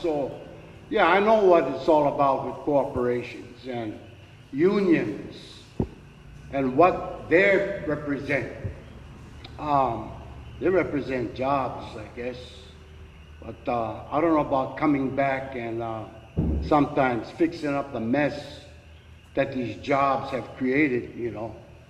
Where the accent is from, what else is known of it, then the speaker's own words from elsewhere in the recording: Hawaii, United States; I'm a Hawaiian that lived here with big corporations called Dole Pineapple and Seabrewer Sugar.